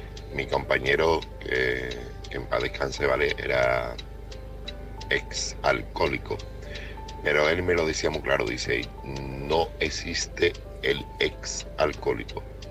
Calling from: Seville, Andalusia, Spain; corresponsal de Sevilla.

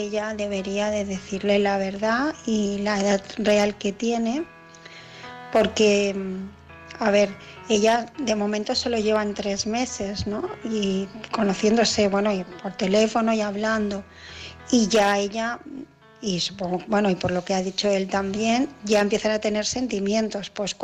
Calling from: Barcelona, Catalonia, Spain; de Barcelona

